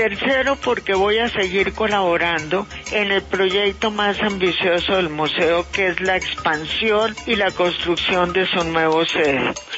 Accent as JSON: {"language": "Spanish", "country": "Colombia", "said": "un infinito orgullo como colombiana, como ex esposa de Fernando Botero y como madre de sus hijos."}